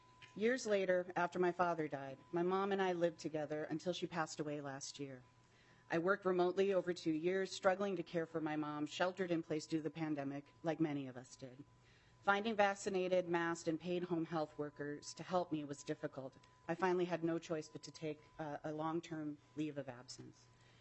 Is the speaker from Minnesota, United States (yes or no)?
yes; Plymouth, Minnesota, United States; I'm from Plymouth, Minnesota, and I was actually raised in Minnesota.